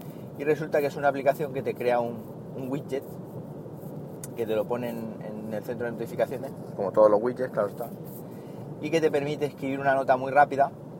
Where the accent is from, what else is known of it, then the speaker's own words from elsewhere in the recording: Siles, Andalusia, Spain; Siles es mi pueblo, un pueblo del norte de la provincia de Jaén.